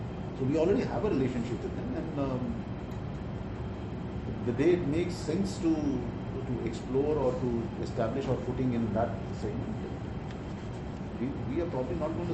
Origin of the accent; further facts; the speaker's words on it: Delhi, India; I'm a person from Delhi, a strong Delhiite, although I've been here in Maharashtra since 18 years, 19 years